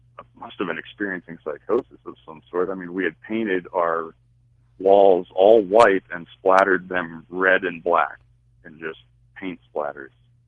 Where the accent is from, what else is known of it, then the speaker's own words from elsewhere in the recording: Los Angeles, California, United States; Well, I grew up in Los Angeles, but I have family ties here in Montana.